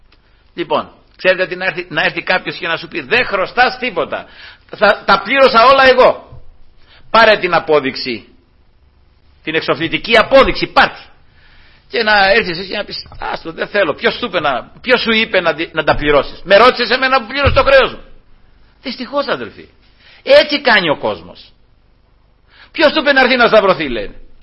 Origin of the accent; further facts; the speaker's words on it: Peloponnese, Greece; εγώ είμαι από τη Μεσσηνία βέβαια